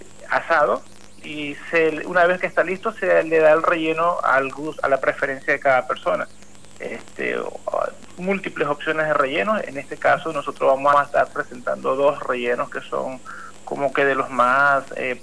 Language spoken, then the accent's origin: Spanish; Venezuela; now in Tres Arroyos, Argentina; Somos un grupo de venezolanos que recién estamos conociéndonos también entre todos